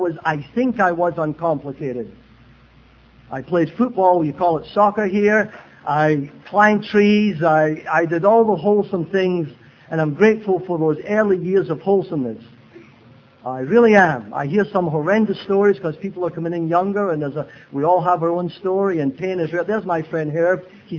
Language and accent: English; Glasgow, Scotland, United Kingdom; born there; But I was born in the Camlachia district of Glasgow, Scotland, big industrial town.